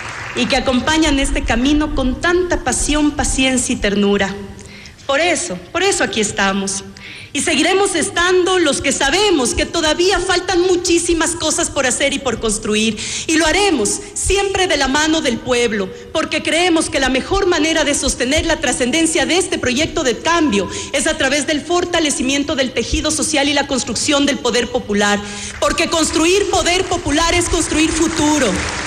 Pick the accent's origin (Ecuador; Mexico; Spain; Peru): Ecuador; soy orgullosamente ecuatoriano y orgullosamente ecuatoriana.